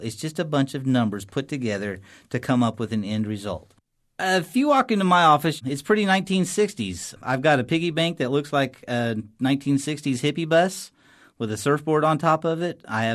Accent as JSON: {"language": "English", "town": "Norman", "region": "Oklahoma", "country": "United States", "lives_now": "Kansas City, United States", "said": "I'm a tax preparer. I'm originally from Oklahoma, Norman, Oklahoma, home of the Sooners, Go Sooners. I'm currently practicing in Kansas City, Missouri."}